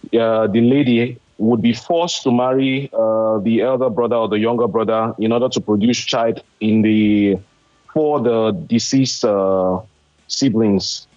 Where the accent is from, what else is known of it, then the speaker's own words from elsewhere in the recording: Nigeria; born there; I was born in the North, so I think I still have some little understanding of how the whole thing works.